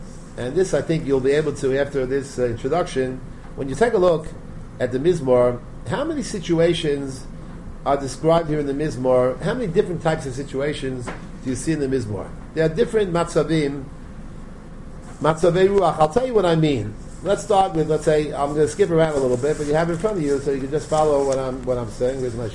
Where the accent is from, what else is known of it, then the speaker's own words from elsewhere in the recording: New York City, New York, United States; but in New York City where I grew up in the jungles of New York